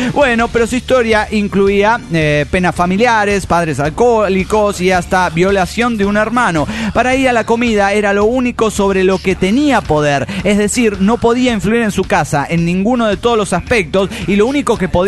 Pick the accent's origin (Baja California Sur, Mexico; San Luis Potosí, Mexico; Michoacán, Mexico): Baja California Sur, Mexico; Los Cabos; Porque hablo español. Estoy emputada, pero soy de Los Cabos.